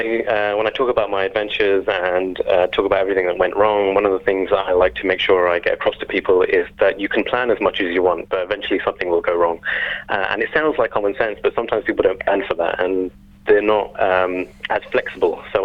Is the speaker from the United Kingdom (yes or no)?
yes; London, United Kingdom; born there; parents were born in Kenya, but my grandparents are from Punjab in India. We kind of went from Africa to England, and I was born myself in London.